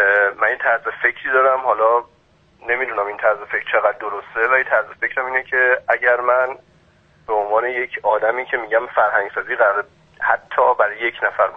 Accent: Iran; رسالت خودمون رو به عنوان یه ایرانی برای هموطنمون یادمون نره

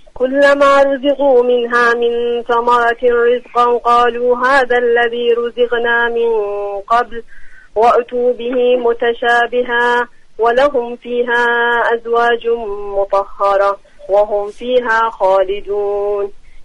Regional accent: Khuzestan, Iran; first language Arabic; Persian is a second language; بله ما خوزستانی هستیم.

